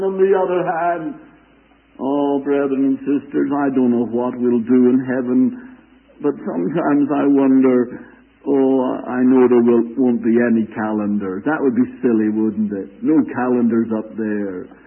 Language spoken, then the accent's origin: English; Belfast, Northern Ireland, United Kingdom; in the city in which I was born and brought up in Belfast, Ireland